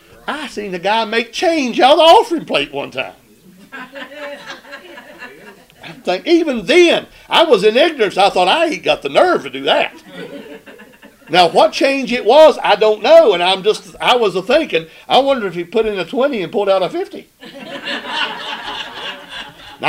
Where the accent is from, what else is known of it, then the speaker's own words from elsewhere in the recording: Princeton, West Virginia, United States; He came from Beckley. I'm from Princeton, so I'll take my place, but this guy came from Beckley, too.